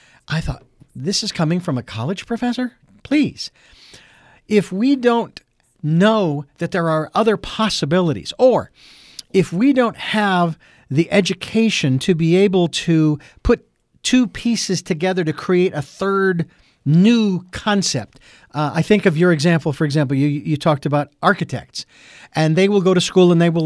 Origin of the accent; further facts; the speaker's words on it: Arizona, United States; And of course, I grew up in Arizona, where in Phoenix and Tempe, they have Grady Gamage Auditorium